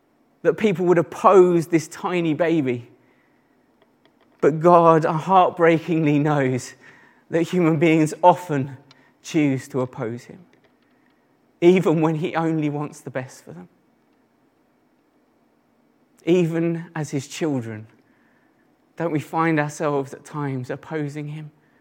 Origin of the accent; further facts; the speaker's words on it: East of England, United Kingdom; somebody from Essex, I understand the pain of this. You know, even to the point where I used to say, "Oh, I'm from London," rather than from Essex, until my wife used to rat me out.